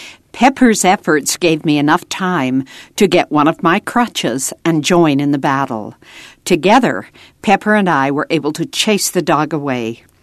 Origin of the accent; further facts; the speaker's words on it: Randolph, Utah, United States; born there; I was born in Randolph, a little town in the mountains of northern Utah.